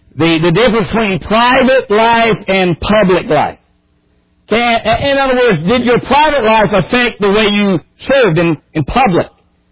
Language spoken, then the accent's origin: English; Bradshaw, West Virginia, United States; Folks, I was raised in Bradshaw Mountain, McGough County, West Virginia. There were 10 of us lived out of 11. I was the baby boy of those 10. We were poorer than Job's turkey, as the old saying goes.